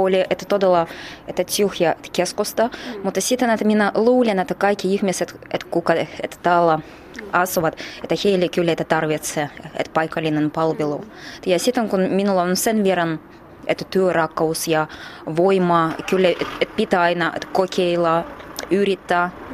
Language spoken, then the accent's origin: Finnish; Saint Petersburg, Russia; Et minä itse olen Pietarista, se oli silloin vielä Leningrad, kun minä syntyin.